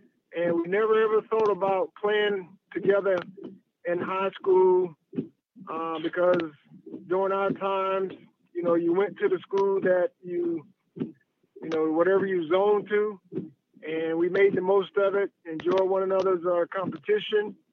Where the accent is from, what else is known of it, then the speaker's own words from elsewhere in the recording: Thomasville, Georgia, United States; Well, as you mentioned, I'm from Thomasville, Georgia, and I've been blessed to have my parents there, both still living.